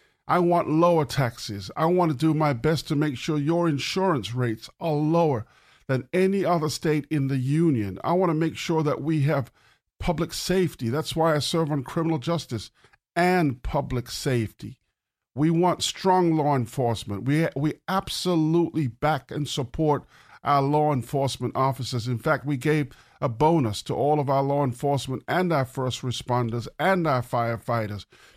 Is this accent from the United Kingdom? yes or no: yes; Birmingham, West Midlands, United Kingdom; Handsworth Technical Boys in Handsworth, Birmingham, where I was born, and I grew up in Handsworth, Birmingham. Birmingham is north of London. It's the second biggest city.